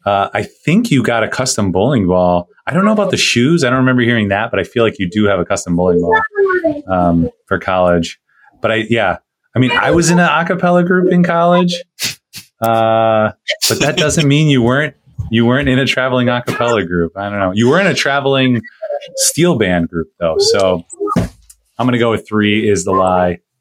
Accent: Virginia Beach, Virginia, United States; also born or lived in Norfolk; So I was born in Norfolk, Virginia. I usually say Virginia Beach because that's where we lived.

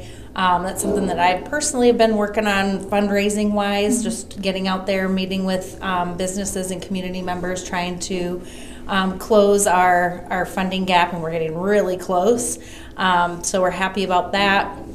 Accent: Marion, United States; I was born and raised in Marion, so the community really means a lot to me.

